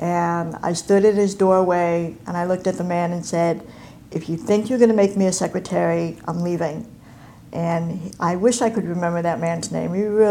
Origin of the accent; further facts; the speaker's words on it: Meriden, Connecticut, United States; In Meriden, Connecticut. I grew up in Meriden, Connecticut. Went to the schools in Meriden as well.